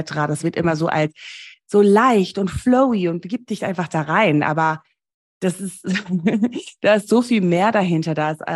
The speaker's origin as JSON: {"language": "German", "country": "Namibia", "tie": "born or raised there", "said": "Ich bin ja in Namibia groß geworden. Ich war dort auf einer deutschen Privatschule"}